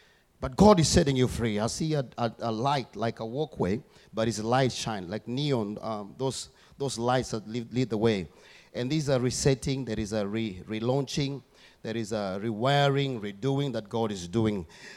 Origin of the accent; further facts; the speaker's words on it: Kenya; I was born and raised in Africa, as you're aware, as you know. We're not really good at short races. We are good at long distance, especially in Kenya.